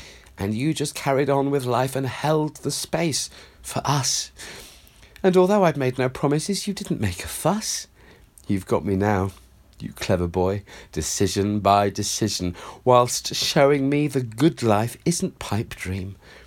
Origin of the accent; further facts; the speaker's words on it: Ireland; Is it because we're Irish Catholic?